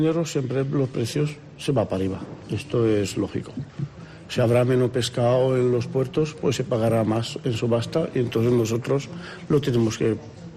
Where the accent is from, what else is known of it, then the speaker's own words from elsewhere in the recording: Romania; Spanish is a second language; Yo romano.